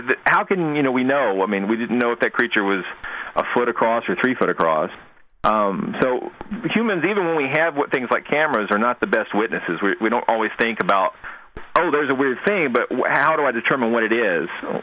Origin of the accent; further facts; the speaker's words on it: Georgia, United States; a good example would be the Bigfoot hoax from Georgia. That's my home state.